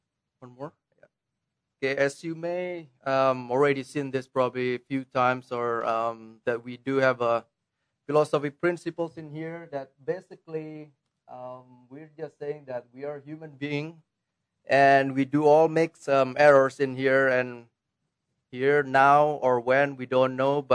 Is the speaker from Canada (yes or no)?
no; Indonesia; English is a second language; moved away as an adult; also born or lived in South Carolina; now in United States; So I'm originally from Indonesia, and I was born there, and I got my degree in South Carolina. I went to college there